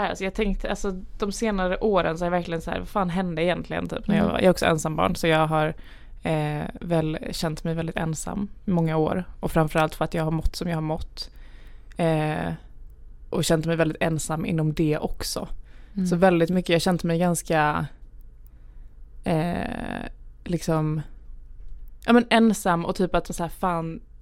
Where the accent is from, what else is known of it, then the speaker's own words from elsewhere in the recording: Lund, Skåne, Sweden; also born or lived in Gävle; jag är född i Gävle. Mina föräldrar är från Gävle. Och uppvuxna i Gävle. Och sen när jag var typ 5 år tror jag flyttade vi ner till Lund. Så mina föräldrar har ju verkligen inte skånskan.